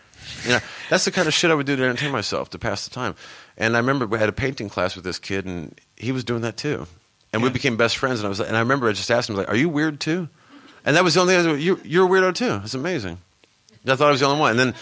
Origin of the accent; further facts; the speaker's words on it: United Kingdom; I'm too... I'm British in that regard.